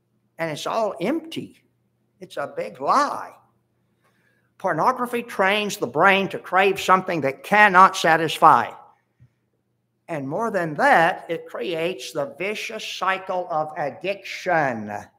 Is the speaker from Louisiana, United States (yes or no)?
no; Florida, United States; I grew up in South Florida eating mangoes. My grandmother had a big mango tree.